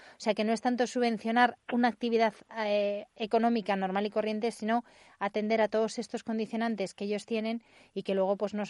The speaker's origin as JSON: {"language": "Spanish", "region": "Region of Murcia", "country": "Spain", "said": "Pero una producción como la murciana, que es una agricultura de precisión, donde, bueno, pues somos la huerta de Europa, ¿no?"}